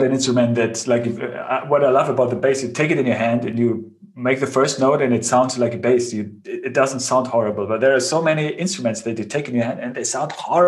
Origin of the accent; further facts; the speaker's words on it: Bavaria, Germany; English is a second language; I grew up in Bavaria on the countryside where there is, there are not a lot of cool people hanging out listening to interesting progressive records.